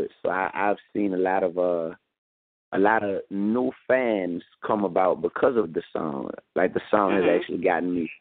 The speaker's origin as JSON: {"language": "English", "town": "New Orleans", "region": "Louisiana", "country": "United States", "tie": "born or raised there", "said": "So I actually have, because by me growing up in New Orleans, I think we were at the epicenter of materialism"}